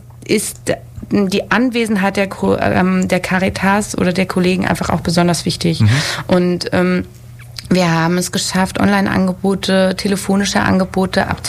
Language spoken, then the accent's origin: German; Hamburg, Germany; Ich komme eigentlich aus Hamburg